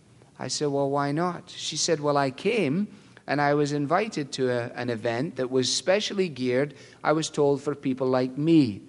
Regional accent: Glasgow, Scotland, United Kingdom; I was brought up in Glasgow. Glasgow was the second city of the British Empire.

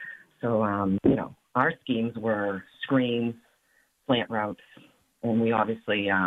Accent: New England, United States; which I'm a transplant from New England.

